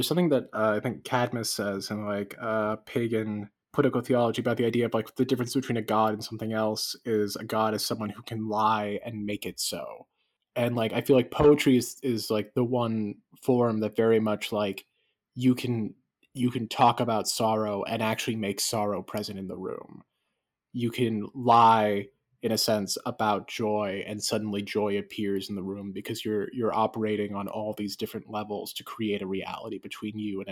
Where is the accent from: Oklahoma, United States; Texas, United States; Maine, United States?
Maine, United States; just because I grew up in Maine and all his books are in Maine.